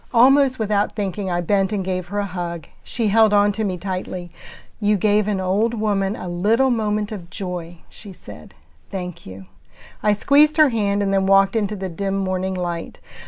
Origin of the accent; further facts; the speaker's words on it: Virginia Beach, Virginia, United States; I met him growing up in Virginia Beach